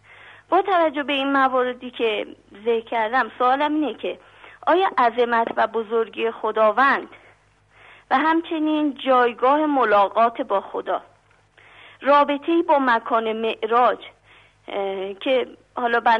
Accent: Tehran, Tehran Province, Iran; من از تهران هستم، خالکن هستم.

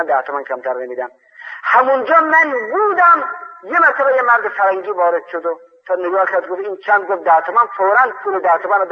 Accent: Khorasan, Iran; من خودم که اهل خراسان هستم و اهل اون منطقه هستن،

